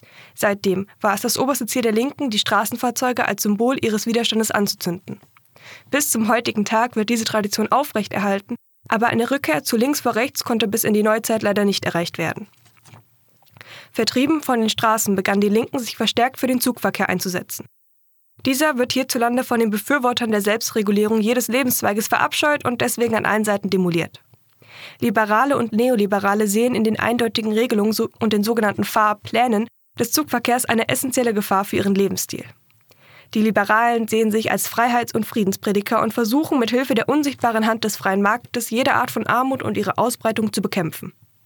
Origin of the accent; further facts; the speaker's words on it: Dresden, Saxony, Germany; Also ich bin in Dresden aufgewachsen